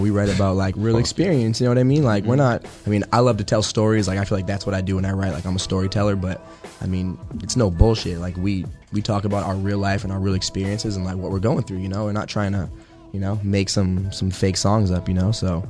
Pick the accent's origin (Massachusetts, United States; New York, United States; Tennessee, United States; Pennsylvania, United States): Massachusetts, United States; Boston; like I said, I'm from Boston.